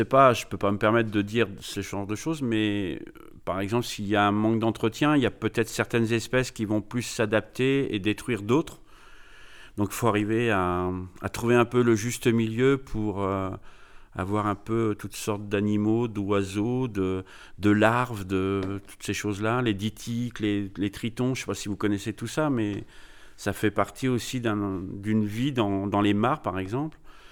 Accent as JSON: {"language": "French", "town": "Saint-Hilaire-en-Lignières", "region": "Centre-Val de Loire", "country": "France", "tie": "born or raised there", "said": "J'ai grandi dans la commune de Saint-Hilaire-en-Lignières, un lieu dit l'Écosson."}